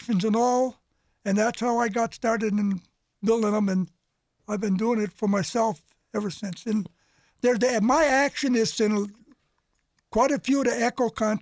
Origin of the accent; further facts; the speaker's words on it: Bolas, Minnesota, United States; born there; I was born in Bolas, Minnesota.